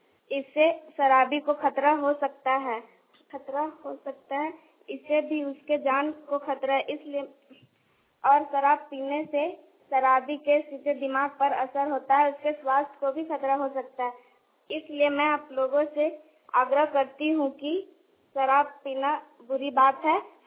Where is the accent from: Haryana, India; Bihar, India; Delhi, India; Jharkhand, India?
Jharkhand, India; Hathiyari; मैं 8वीं कक्षा में पढ़ती हूँ। मैं हथियारी से आती हूँ, जिला हजारीबाग।